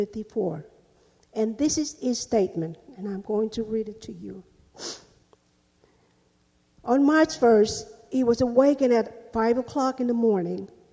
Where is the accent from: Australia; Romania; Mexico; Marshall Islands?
Marshall Islands; Rongelap Atoll; I'm from Rongelap Atoll. I was only 4 years old when the U.S. returned the Rongelap people back to the island.